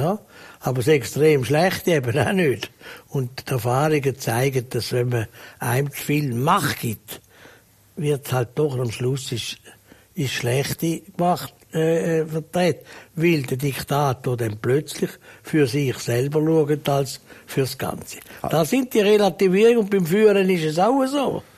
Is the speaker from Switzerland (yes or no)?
yes; Switzerland; Wir sind Schweizer.